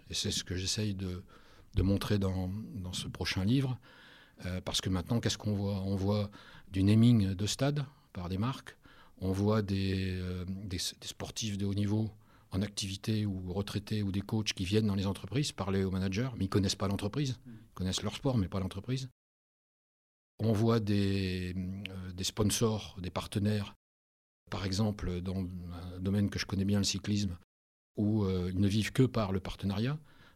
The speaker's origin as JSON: {"language": "French", "region": "Occitanie", "country": "France", "said": "Moi je suis originaire de l'Aveyron. J'ai fait mes études à Clermont-Ferrand."}